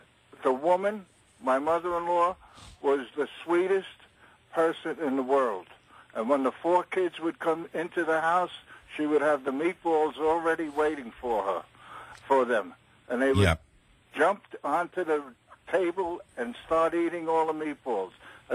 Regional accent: Brooklyn, New York, United States; All right. I'm from Greenpoint, Brooklyn.

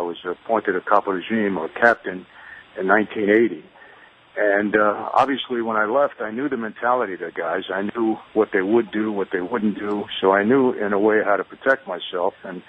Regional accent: Odesa, Odesa Oblast, Ukraine; Yeah, I'm from Ukraine, from Odessa, actually.

